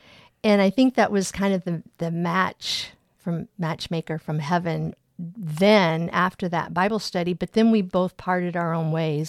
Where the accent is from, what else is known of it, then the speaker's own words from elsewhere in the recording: Jerseyville, Illinois, United States; I was born and raised here in Jerseyville.